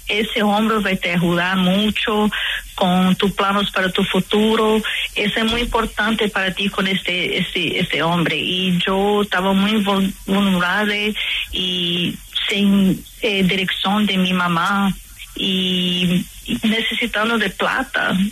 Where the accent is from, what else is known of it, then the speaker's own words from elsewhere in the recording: Brazil; Spanish is a second language; yo tenía muy esperanzas como brasileña